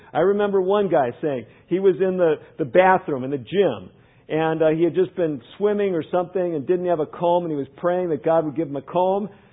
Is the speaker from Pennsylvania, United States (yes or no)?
no; Chicago, Illinois, United States; also born or lived in Northbrook; When I grew up in Chicago, I was born in the city, lived in the city proper. When I was about 8 or 10, we moved out to the suburbs. We moved out to a suburb, a place called Northbrook.